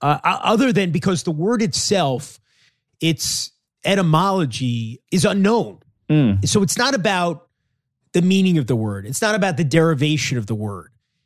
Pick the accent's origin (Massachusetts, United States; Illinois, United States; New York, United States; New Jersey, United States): New York, United States; I am 53 years old. I grew up in New York, obviously, a large Jewish population. My whole life, I've known that word.